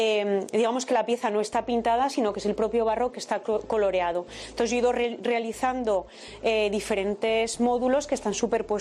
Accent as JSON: {"language": "Spanish", "town": "Zaragoza", "region": "Aragon", "country": "Spain", "said": "Yo soy de Zaragoza"}